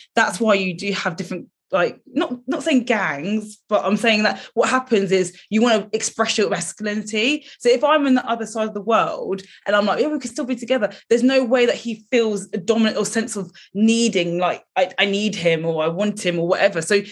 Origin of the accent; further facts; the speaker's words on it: Luton, East of England, United Kingdom; We come from Luton, we live in Luton.